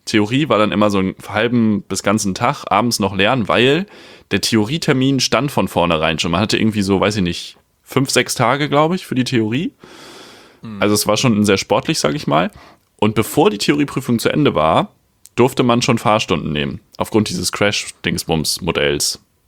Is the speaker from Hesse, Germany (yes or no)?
no; Schleswig-Holstein, Germany; weil ich komme ja aus dem Schleswig-Holstein, dem ländlichen Schleswig-Holstein. Das heißt, die größte Stadt, durch die ich gefahren bin in der Fahrprüfung, hat 30.000 Einwohner.